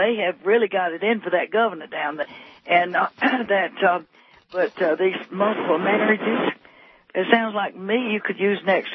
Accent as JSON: {"language": "English", "region": "South Carolina", "country": "United States", "said": "I'm originated from South Carolina."}